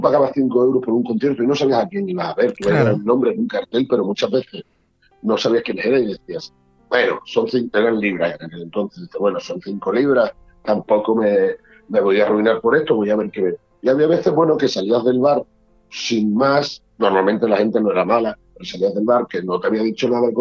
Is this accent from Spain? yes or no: yes; Cádiz, Andalusia, Spain; yo soy de Cádiz, nací en Cádiz, yo orgulloso